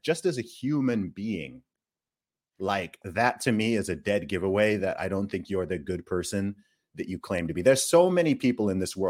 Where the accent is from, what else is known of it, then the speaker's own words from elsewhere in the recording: Nigeria; I'm Nigerian. I'm Igbo, even more specifically